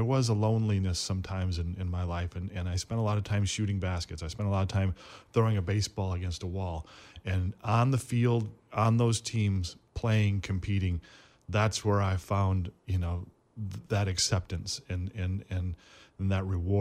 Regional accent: Flint, Michigan, United States; in sports in general, growing up in Flint, as a way of fitting in, of being a part of something, being on a team.

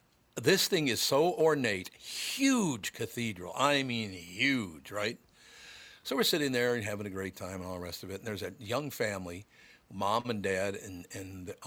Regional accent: Minnesota, United States; I said, well, originally I'm from Minnesota. He goes, what? I said, yeah, I'm from Minnesota.

